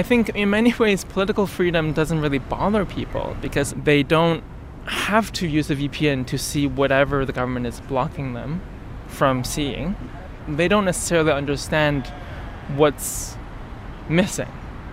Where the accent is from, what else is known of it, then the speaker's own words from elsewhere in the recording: Hangzhou, Zhejiang, China; English is a second language; I'm from a small city of 8 million people in southern China called Hangzhou.